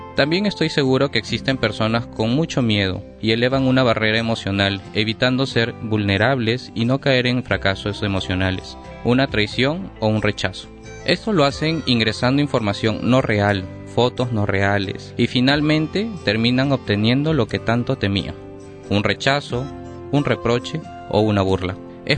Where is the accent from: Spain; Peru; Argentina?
Peru; soy peruano y soy gay